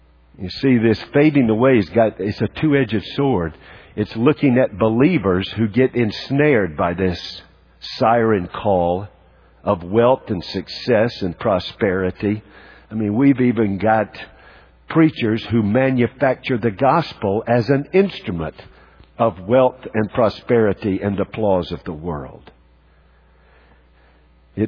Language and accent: English; the South, United States; Now, I don't know about you, but when I was growing up in the South, and whenever a breeze came in the summer, I was glad for it.